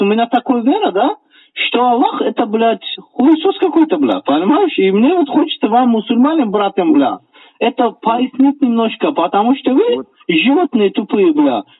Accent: Chechnya, Russia; Я чеченец, дебил, бля. Какой я русский, сука?

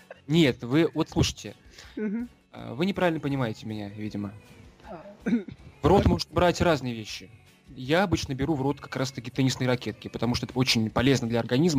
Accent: Sochi, Krasnodar Krai, Russia; born there; я родилась в Сочи. Прекрасный район, прекрасный край.

